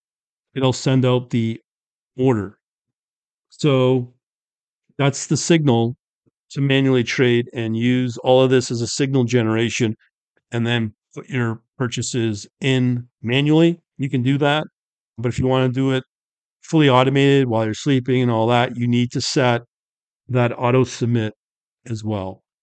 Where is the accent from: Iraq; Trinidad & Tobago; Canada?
Canada; I'm a Canadian.